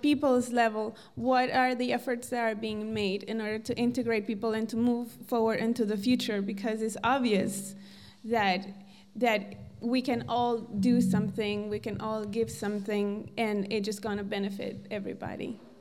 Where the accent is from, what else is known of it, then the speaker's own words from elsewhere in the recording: New York, United States; also born or lived in Colombia; I'm from New York, mm-hmm. But I'm born in Colombia, so I have a very, ethnic, diverse background.